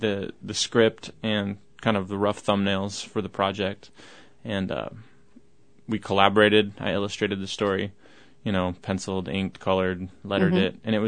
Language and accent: English; Alaska, United States; because we're both from Alaska, and this is kind of a comic book based on a traditional Alaskan story.